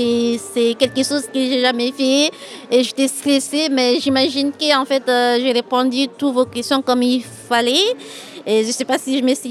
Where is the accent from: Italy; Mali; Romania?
Mali; moved away as an adult; now in France; En fait, je viens du Mali. Je suis venue en France en 2012 pour pouvoir poursuivre mes études ici.